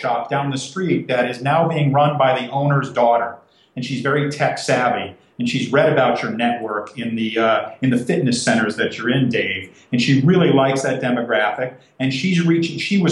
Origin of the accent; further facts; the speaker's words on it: New York, United States; moved away as an adult; now in Columbus, United States; I'm from New York. I've lived in Columbus 20 years. It's been a great place to raise a family.